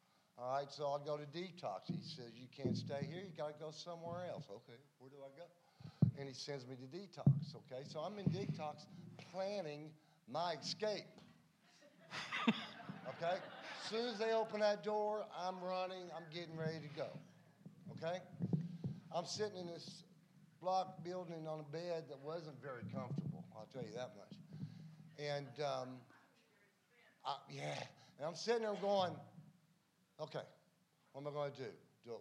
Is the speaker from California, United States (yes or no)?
no; Knoxville, Tennessee, United States; I'm from Knoxville, Tennessee. I had no idea where Forest City, North Carolina was.